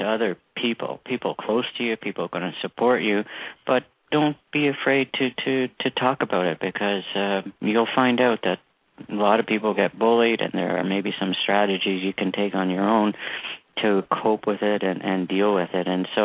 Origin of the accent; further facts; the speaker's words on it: Canada; I'm no nicer or more kind or more deserving to be born and raised in Canada than they are to be born and raised there.